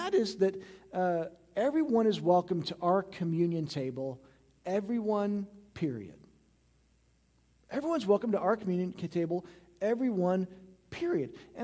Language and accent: English; St. Joseph, Missouri, United States; I grew up in St. Joseph, Missouri. St. Joe's about a medium-sized town. It was 72,000 people back in the day, maybe a little bit bigger.